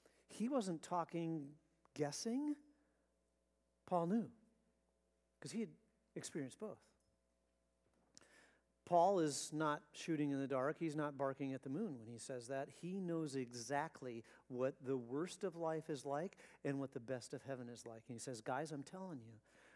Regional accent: South Dakota, United States; now in South Africa; I grew up in South Dakota. I can imagine never locking my front door.

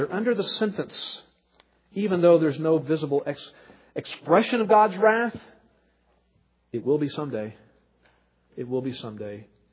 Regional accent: the South, United States; Before I moved into foreign missions on the West Coast, I was raised in the South.

